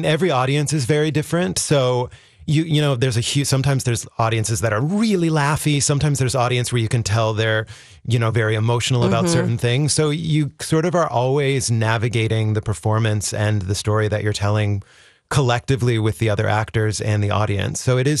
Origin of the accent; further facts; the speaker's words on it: New York, United States; I certainly do, as a New Yorker coming here and seeing all the incredible theater